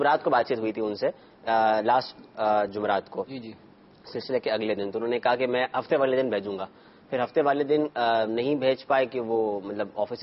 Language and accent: Urdu; Gujranwala, Punjab, Pakistan; اور میں اوکاڑا والا نہیں، میں گجرا والا سے ہوں۔